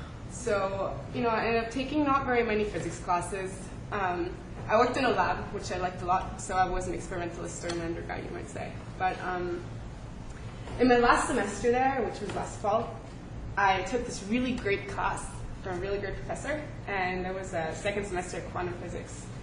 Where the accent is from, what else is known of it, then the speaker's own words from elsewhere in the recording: Germany; I grew up in Germany with a biologist father